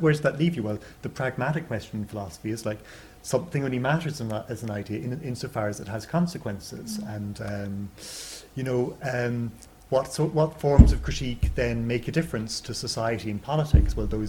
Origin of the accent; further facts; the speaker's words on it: Ireland; And I'm from Ireland, and people there do claim occasionally that there's a different form of criticism in its poetry and in its political tradition